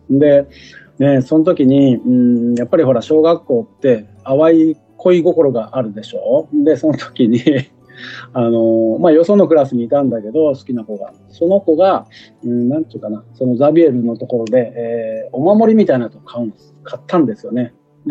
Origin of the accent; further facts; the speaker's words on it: Kanda, Fukuoka, Japan; 私福岡県出身なんで、小中高はね、福岡県で過ごしました。福岡県のね、北九州に近いね、神田町ってとこですね。